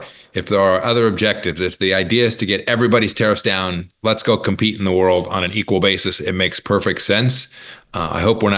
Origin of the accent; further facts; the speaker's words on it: Kansas, United States; It'll hurt people in my home state of Kansas. It'll hurt people all across the Midwest